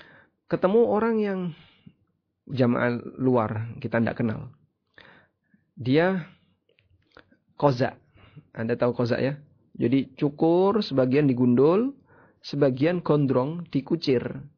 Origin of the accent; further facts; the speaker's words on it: Yogyakarta, Special Region of Yogyakarta, Indonesia; Ya, saya sampaikan, saya dari Jogja.